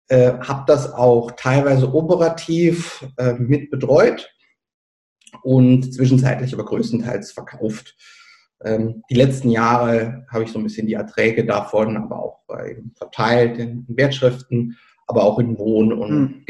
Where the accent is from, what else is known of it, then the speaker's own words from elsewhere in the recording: Germany; now in Switzerland; Ich bin ursprünglich aus Deutschland, zwischenzeitlich aber in der Schweiz wohnhaft.